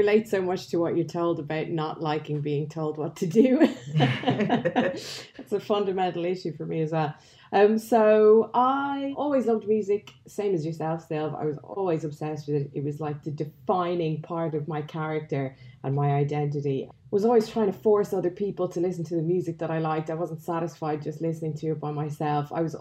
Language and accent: English; Dublin, Leinster, Ireland; moved away as an adult; now in London, United Kingdom; And I grew up in Dublin, so I was kind of DJing around Dublin. And then I left to come to London and go to university and have an adventure when I was 19.